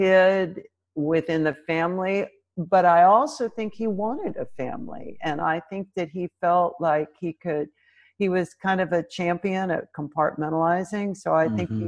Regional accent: Knoxville, Tennessee, United States; Well, I'm a Southerner. So that should tell you an enormous amount. I'm from Knoxville, Tennessee, mm-hmm. which I love. I mean, I'm a very grateful daughter of Tennessee.

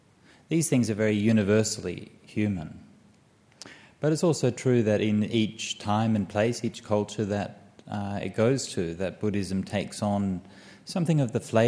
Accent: Perth, Western Australia, Australia; born there; I was born in Perth. At least my physical birth was in Perth. My spiritual birth was in Thailand.

